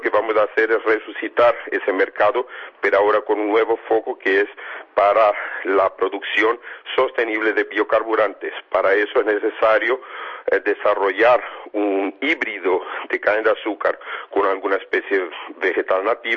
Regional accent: Brazil; accent: Brazilian; also born or lived in Spain; Como se nota por mi acento, yo también soy brasileño, vivía en Brasil durante 20 años, a pesar que soy español

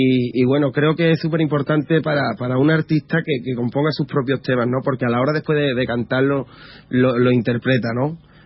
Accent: Huelva, Andalusia, Spain; now in Seville, Spain; Sí, soy de Huelva. Estoy, bueno, ahora mismo estoy viviendo en Sevilla, pero soy de Huelva, ¿no? De toda la vida.

